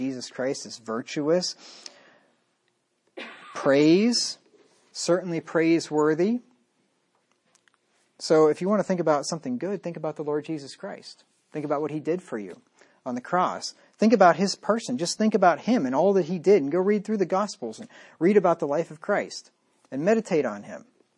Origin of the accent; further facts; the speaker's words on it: Pennsylvania, United States; moved away as an adult; now in Missouri, United States; I've lived in Missouri longer than I have lived in any other place since I moved from Pennsylvania, where I was born 23 years ago after graduating high school.